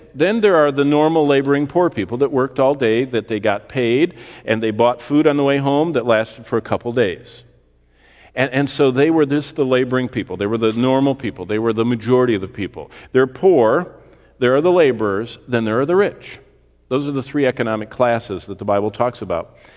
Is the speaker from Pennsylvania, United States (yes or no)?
no; Lansing, Michigan, United States; I mean, that's how I grew up in Lansing with my parents.